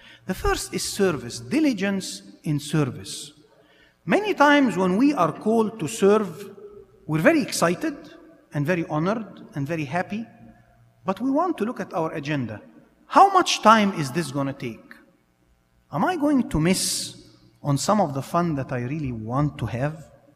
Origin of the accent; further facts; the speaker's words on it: Cleveland, Ohio, United States; we're originally from Cleveland, Ohio